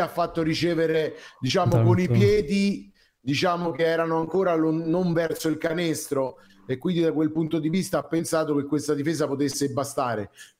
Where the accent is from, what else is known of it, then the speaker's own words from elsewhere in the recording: Milan, Lombardy, Italy; io sono di Milano